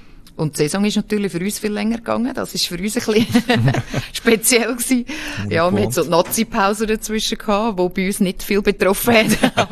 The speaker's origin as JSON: {"language": "German", "country": "Switzerland", "said": "Für uns als Schweizer ist es natürlich unser Platz."}